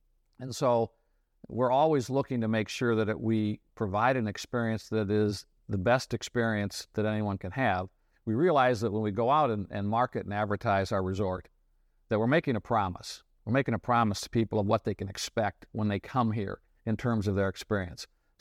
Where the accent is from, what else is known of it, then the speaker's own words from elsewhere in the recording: Illinois, United States; I grew up in the Midwest in Illinois, went to a small state school in Illinois, graduated from there, met my wife there.